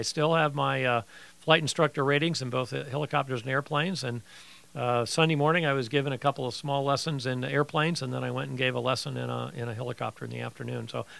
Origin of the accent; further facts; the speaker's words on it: Akron, Ohio, United States; I was born and raised in Akron, Ohio, in an entrepreneurial family.